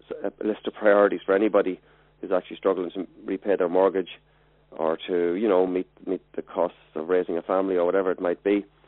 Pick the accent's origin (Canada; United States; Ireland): Ireland; also because we're English-speaking, we're culturally quite close to America, and we're in the European Union. But it means that headlines about Ireland's economic recovery may be true